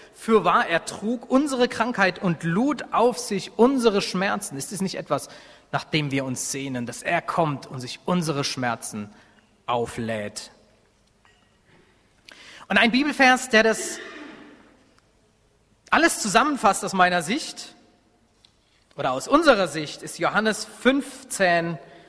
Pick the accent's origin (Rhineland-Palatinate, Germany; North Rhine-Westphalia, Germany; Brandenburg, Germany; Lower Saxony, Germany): Rhineland-Palatinate, Germany; Ich komme aus der Pfalz, das ist eine Weinregion. Ich komme aber aus der Hinterpfalz, da wächst kein Wein, da wächst nur Wald.